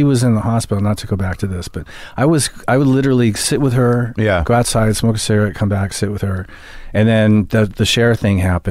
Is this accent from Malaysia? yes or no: no; London, United Kingdom; born there; I was born in Hampstead, London.